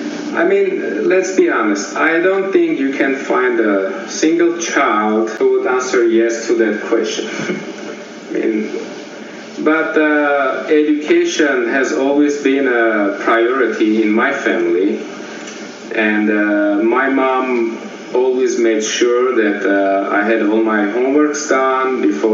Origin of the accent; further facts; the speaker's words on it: Yerevan, Armenia; moved away as an adult; now in United States; Well, I was born and raised in Armenia, in Yerevan, which is the capital of Armenia. And I was 19 when we moved to the United States.